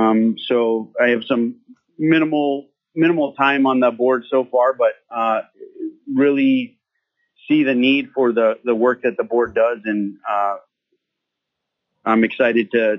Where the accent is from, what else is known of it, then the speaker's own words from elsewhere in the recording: Fairbanks, Alaska, United States; I was born and raised here in Fairbanks.